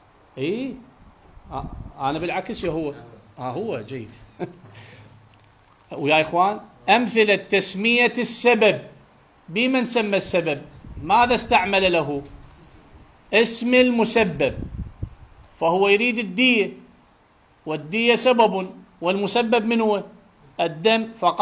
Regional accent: Iraq

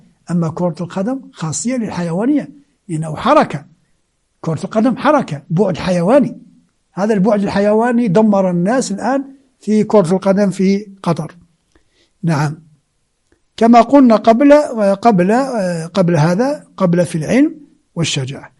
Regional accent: Algeria; وكنت أنا من الجزائر

